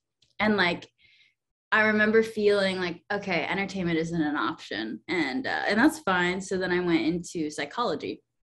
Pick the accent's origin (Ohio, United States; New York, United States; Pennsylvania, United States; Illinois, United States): Pennsylvania, United States; I've spent my first freshman year at Lynn, and I'm from Pennsylvania, so it was out of state, I was paying out of state for it.